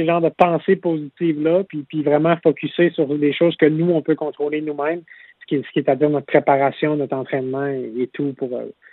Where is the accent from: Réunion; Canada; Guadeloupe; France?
Canada; Quebec City, Quebec; c'est rare qu'on a l'opportunité de compétitionner au Canada, puis encore plus chez moi à Québec.